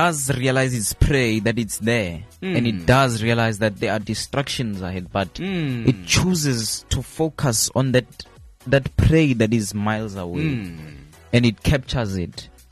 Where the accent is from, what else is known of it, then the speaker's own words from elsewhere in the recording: Johannesburg, Gauteng, South Africa; I'm from Ivory Park, Midrand, Joburg.